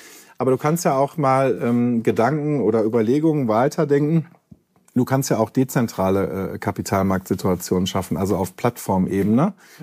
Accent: North Rhine-Westphalia, Germany; Ich komme aus dem Ruhrgebiet, 50 Städte, 50 Einzelinteressen.

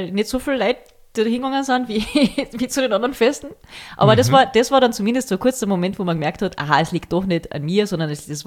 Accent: Völkermarkt, Carinthia, Austria; wir sind im Völkermarkt aufgewachsen und da in einem kleinen Ort daneben.

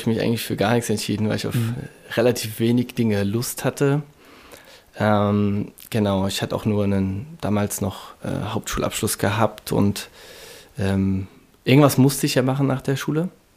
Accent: Roxheim, Rhineland-Palatinate, Germany; Ich bin aufgewachsen in Roxheim, das ist in der Nähe von Bad Kreuznach bei Mainz, eine nahe Weinregion.

